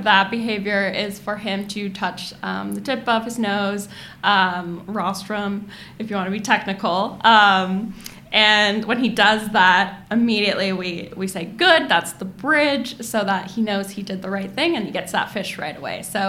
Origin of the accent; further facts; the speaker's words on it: Monterey, California, United States; I grew up sort of in the Monterey area, and you know, I spent a lot of time at that aquarium